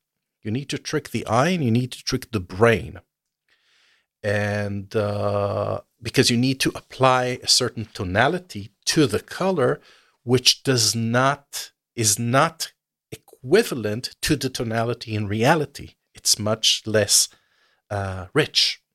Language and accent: English; Israel; moved away as an adult; because the light in my home country in Israel is way more violent.